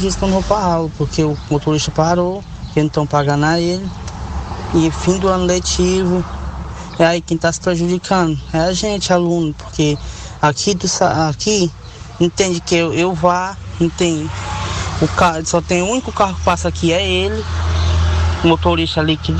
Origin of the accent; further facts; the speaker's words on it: Queimada, Brazil; Eu sou aqui da Queimada